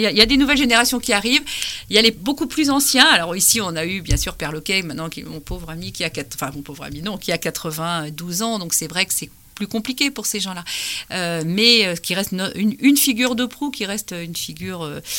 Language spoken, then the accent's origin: French; Brittany, France; on est breton, on a de quoi être fier d'être breton